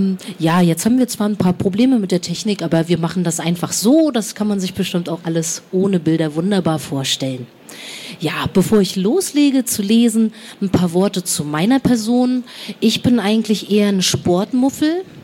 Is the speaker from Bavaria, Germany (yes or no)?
no; Stralsund, Mecklenburg-Vorpommern, Germany; born there; Und ich selbst bin gebürtige Stralsunderin, bin Fischkopf.